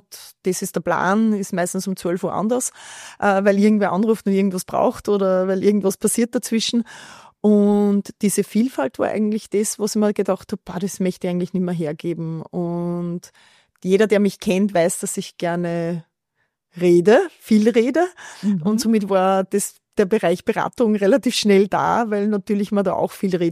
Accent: Ottensheim, Upper Austria, Austria; Also ich bin schon in Österreich geboren, meine Schwester nicht, die ist noch in Deutschland geboren und irgendwann sind wir nach Österreich und ich bin dann in der Nähe von Linz in Ottensheim aufgewachsen

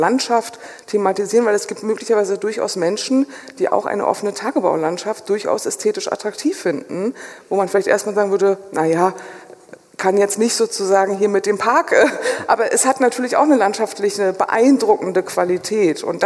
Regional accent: Rostock, Mecklenburg-Vorpommern, Germany; ich komme von der Ostsee, aus Rostock.

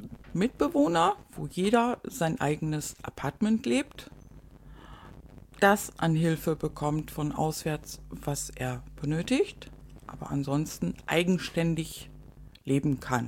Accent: North Rhine-Westphalia, Germany; Diese Idee ist entstanden aus einem Projekt aus meiner alten Heimat. Ich komme aus Nordrhein-Westfalen.

